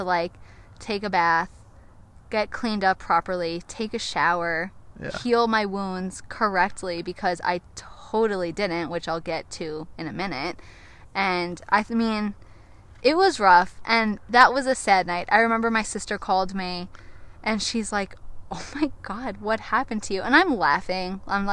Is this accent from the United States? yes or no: yes; Long Island, New York, United States; And I mean, we grew up in Long Island, New York. We have no experience with cactuses.